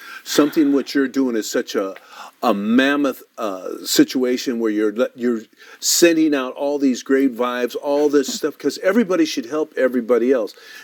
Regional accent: Oakland, California, United States; that's where I grew up. I grew up in Oakland, and it was a great place.

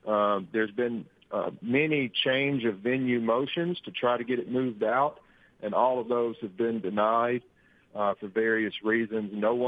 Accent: Blue Springs, Mississippi, United States; I'm from Blue Springs, Mississippi.

